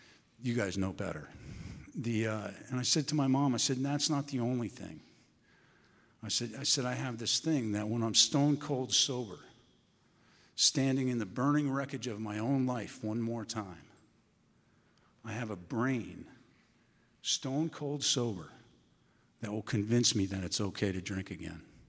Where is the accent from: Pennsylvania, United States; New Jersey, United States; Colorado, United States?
Colorado, United States; Aspen; And I grew up in Aspen. I grew taller in Aspen. I'm not sure I grew up.